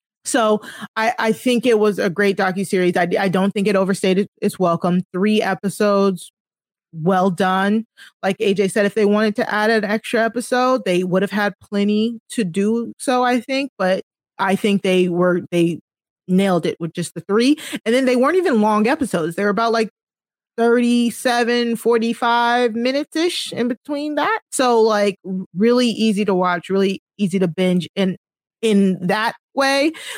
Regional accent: United States; I am from the Maryland, D.C., Virginia area.

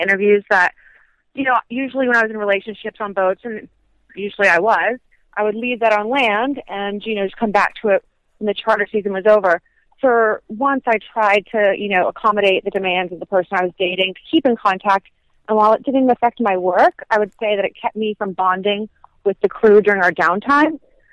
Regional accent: Melbourne Beach, Florida, United States; I'm actually about 2.5 hours north in my hometown. Melbourne Beach.

